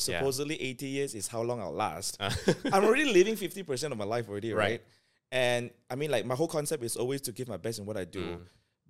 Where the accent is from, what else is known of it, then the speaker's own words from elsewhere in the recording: Sabah, Malaysia; So I grew up in Sabah, and I grew up in a non-believing family, obviously.